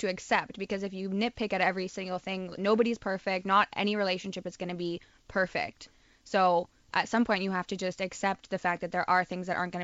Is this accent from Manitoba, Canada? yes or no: yes; Winnipeg, Manitoba, Canada; born or raised there; also born or lived in Toronto; now in Montreal, Canada